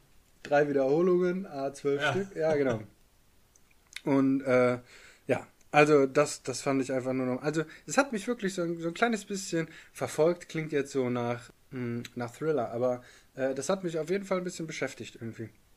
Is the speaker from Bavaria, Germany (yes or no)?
no; Bielefeld, North Rhine-Westphalia, Germany; Liebe Grüße aus Bielefeld. Ich bin ja Bielefelder. Also liebe Grüße aus Bielefeld.